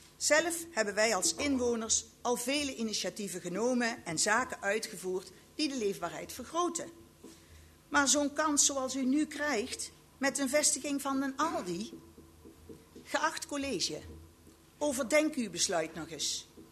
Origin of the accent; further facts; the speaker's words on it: Reek, North Brabant, Netherlands; 63 jaar jong en geboren en getogen in Reek.